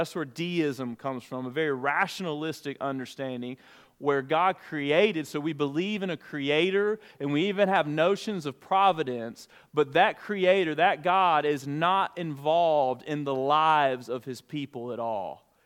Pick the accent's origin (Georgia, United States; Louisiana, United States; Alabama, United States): Alabama, United States; accent: Alabama; I should probably turn on my Alabama accent right now, but I've always got that.